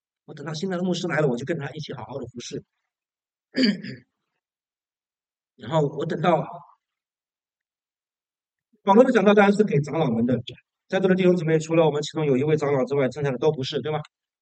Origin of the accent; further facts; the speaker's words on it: China; 这在我们中国人的文化里面是不太怎么说呢？不太合适的